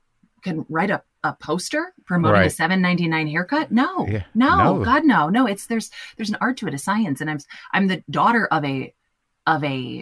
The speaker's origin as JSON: {"language": "English", "town": "Minneapolis", "region": "Minnesota", "country": "United States", "tie": "born or raised there", "said": "I grew up in Minneapolis."}